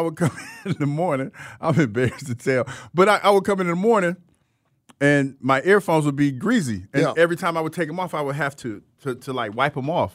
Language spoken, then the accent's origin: English; Ohio, United States; I went to my hometown in my Corvette